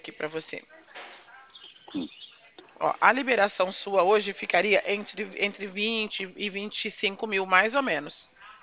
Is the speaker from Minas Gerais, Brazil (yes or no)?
no; Bebedouro, São Paulo, Brazil; Porque eu sou de Bebedouro, tá? É pertinho, né? Nem é tão longe, dá uma horinha de viagem. Sou de Bebedouro, tá bom?